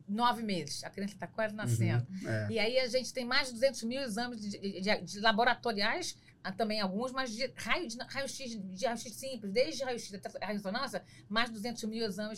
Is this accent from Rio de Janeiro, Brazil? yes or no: yes; Nova Iguaçu, Rio de Janeiro, Brazil; Então, eu sou de Nova Iguaçu, então sei muito bem falar o quanto a Baixada Fluminense tinha essa dificuldade. Nasci lá, vim para o Rio